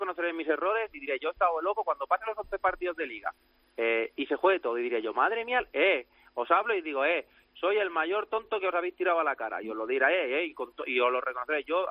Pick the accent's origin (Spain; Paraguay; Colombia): Spain; Valencia, Valencian Community; que yo soy de Valencia